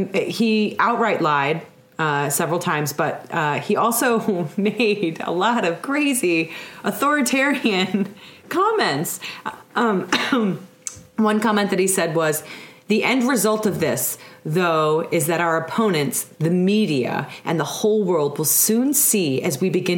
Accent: Ohio, United States; a lot of people that I know, from growing up in Ohio that voted for Trump

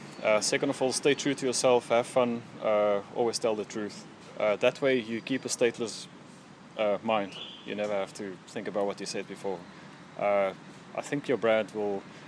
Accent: Welkom, Free State, South Africa; Welkom. Near Bloemfontein.

